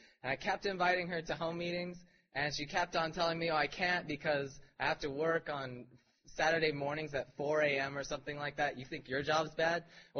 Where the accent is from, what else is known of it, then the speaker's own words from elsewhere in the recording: Torrance, California, United States; By the way … from Torrance. If you don't know where Torrance is, it's south of L.A.